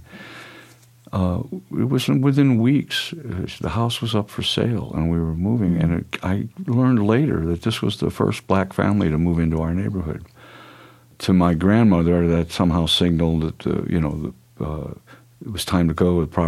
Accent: Ferguson, Missouri, United States; when I grew up in Ferguson as a kid, it was a product of white flight from the cities.

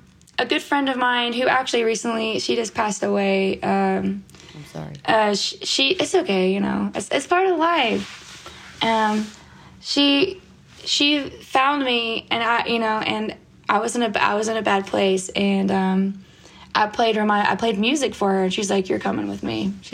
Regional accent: West Virginia, United States; especially like me growing up in West Virginia in a smaller town, like just tucked away in the mountains, and, you know, everyone like crowds around the rivers. And I grew up kind of poor, you know.

